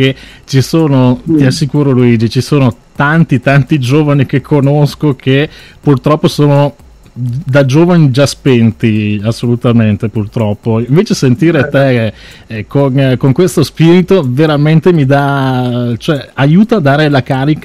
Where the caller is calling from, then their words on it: Vicenza, Veneto, Italy; Vicenza, nel Veneto.